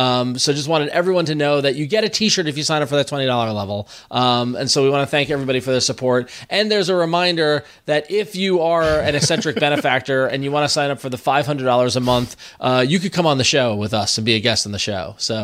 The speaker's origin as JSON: {"language": "English", "region": "New York", "country": "United States", "said": "because I'm from New York, and that's nothing like that."}